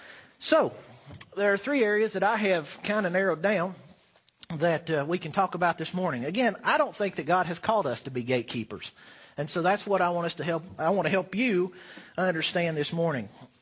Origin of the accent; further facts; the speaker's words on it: the South, United States; I, as you probably have figured out, was born and raised in the South. I was born in the South. I will die in the South.